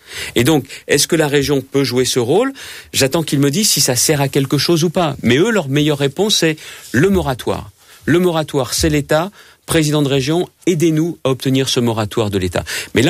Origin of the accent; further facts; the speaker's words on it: Hauts-de-France, France; parce que je viens de la Picardie, c'est la même région.